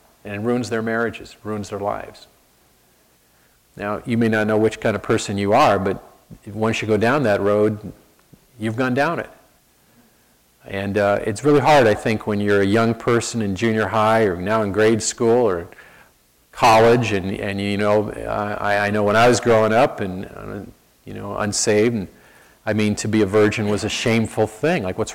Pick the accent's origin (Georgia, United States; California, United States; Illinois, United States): California, United States; San Francisco; I grew up in San Francisco, which is, you know, no fine, religious, righteous, holy city.